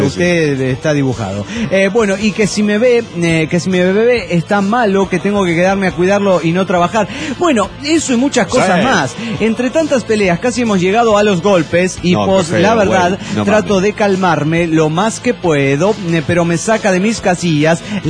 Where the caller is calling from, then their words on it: Cuernavaca, Morelos, Mexico; de Cuernavaca, Moreno, México.